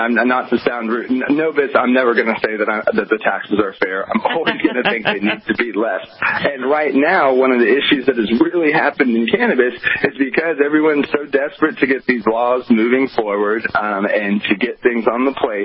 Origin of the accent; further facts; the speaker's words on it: Oklahoma, United States; now in Los Angeles, United States; coming from the Midwest, where I'm from Oklahoma, I've seen homeless. I've never seen it like the levels we have in Los Angeles.